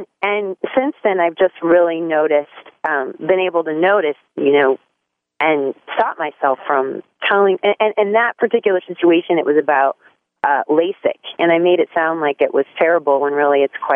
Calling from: Thousand Oaks, California, United States; I'm calling from Thousand Oaks, California.

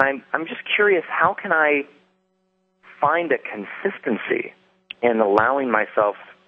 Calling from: New York City, New York, United States; I'm calling from New York City.

